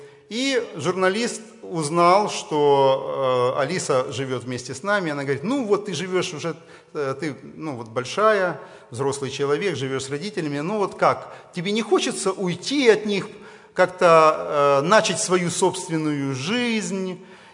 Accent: Kyiv, Ukraine; я из Киева

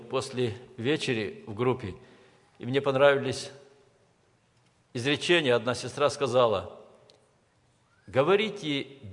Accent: Kyrgyzstan; moved away; Я родился и вырос в Киргизии

